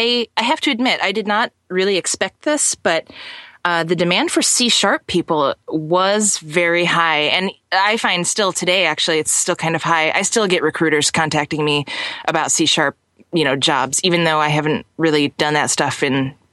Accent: Chicago, Illinois, United States; Yeah, I'm originally from Chicago

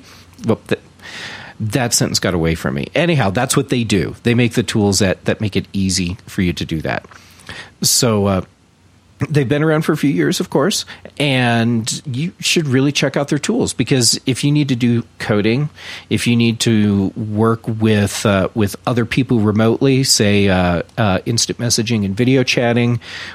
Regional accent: Missouri, United States; Well, I'm from Missouri. It's amazing I can say the word at all.

